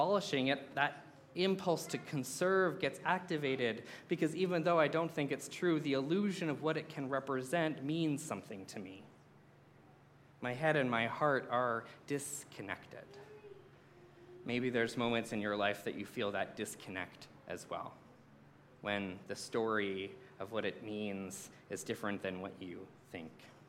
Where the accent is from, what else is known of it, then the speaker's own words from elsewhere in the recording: Canada; So I grew up in Canada.